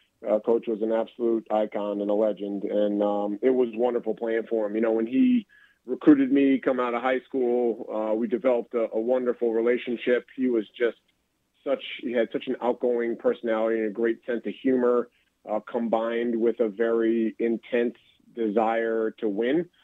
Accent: Rochester, United States; And I grew up in Rochester, about an hour and 45 minutes to the northwest.

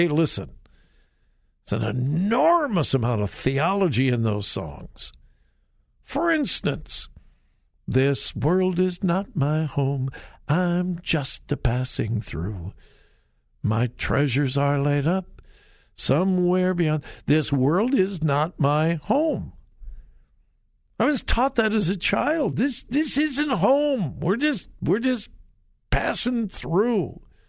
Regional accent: United States; born there; I was born in America. I live in America.

